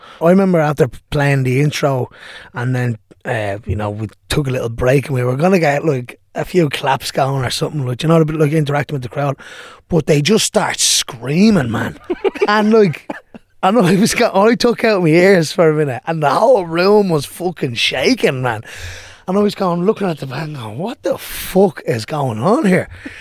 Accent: Dún Laoghaire, Leinster, Ireland; I'm from Dunleary, from a place called Monkstown Farm, just about 10 minutes outside Dunleary. Grew up in a working class background, council estate

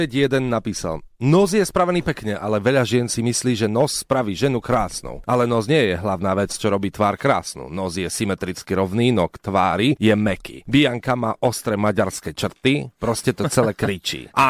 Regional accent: eastern Slovakia, Slovakia; ja som chalanísko z východu.

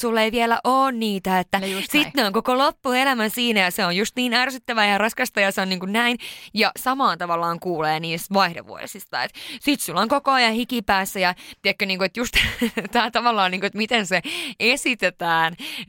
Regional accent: Sweden; born there; okei, mä oon syntynyt Ruotsissa

